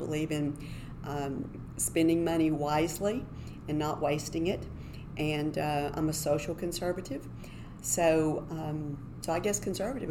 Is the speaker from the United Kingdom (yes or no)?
no; Denison, Texas, United States; We've been in Collin County for about 40 years, and I grew up in Denison, north of here. So my husband and I are both native Texans, and our family's been in Texas 189 years.